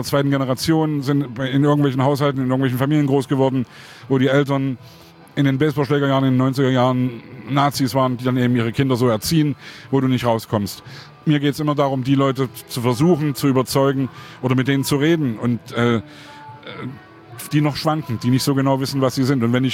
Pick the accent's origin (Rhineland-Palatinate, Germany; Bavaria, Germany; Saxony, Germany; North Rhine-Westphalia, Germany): Saxony, Germany; Leipzig; Ich komme aus Sachsen, ich komme aus Leipzig.